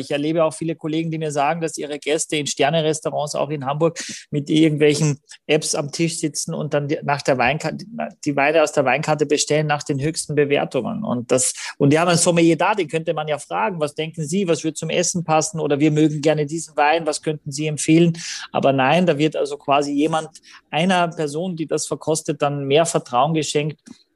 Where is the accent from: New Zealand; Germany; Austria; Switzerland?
Austria; als Österreicher weiß ich es, ja.